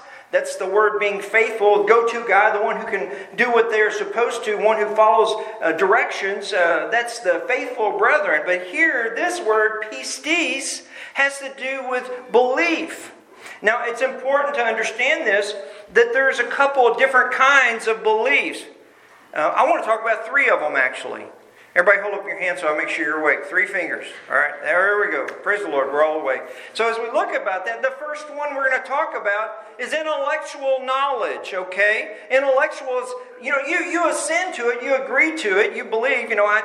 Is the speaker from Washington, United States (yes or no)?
no; Texas, United States; Now, I grew up in Texas.